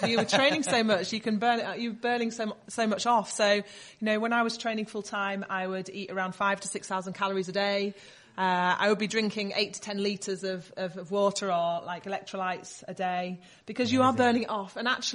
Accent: Yorkshire and the Humber, United Kingdom; So I was born in Harrogate, but I grew up in West Yorkshire, near Leeds Bradford Way.

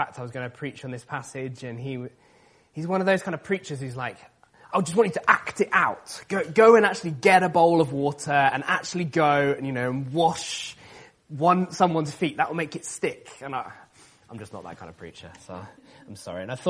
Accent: Salisbury, South West England, United Kingdom; I grew up in Salisbury. No one had ever heard of Salisbury till like 3 weeks ago.

